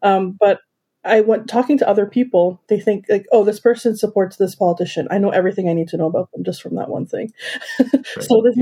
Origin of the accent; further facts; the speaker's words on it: Canada; as a Canadian